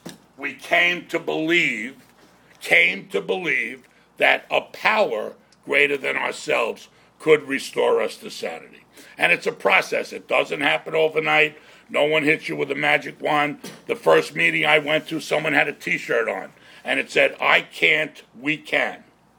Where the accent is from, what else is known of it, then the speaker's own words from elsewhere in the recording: New York, United States; I'm from New York, in case you have a hearing problem.